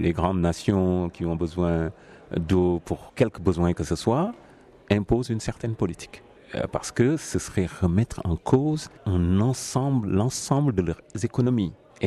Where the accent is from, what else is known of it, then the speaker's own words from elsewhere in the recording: Senegal; je viens du Sénégal. Je suis un musulman